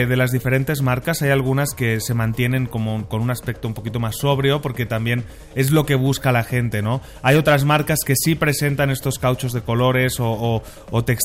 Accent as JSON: {"language": "Spanish", "town": "Barcelona", "region": "Catalonia", "country": "Spain", "said": "Yo soy de Barcelona. Exacto. Y los catalanes tenemos la misma fama que los regios."}